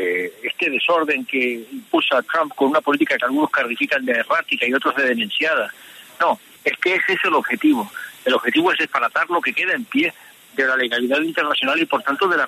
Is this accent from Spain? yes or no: yes; Spain; soy español y por tanto apoyo la voz del gobierno de España